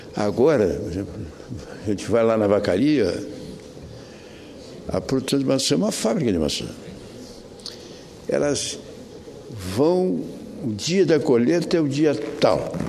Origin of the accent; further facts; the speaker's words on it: Caxias do Sul, Rio Grande do Sul, Brazil; Foram para lá na minha cidade, por exemplo, de Caxias do Sul, que era uma montanha cheia de floresta.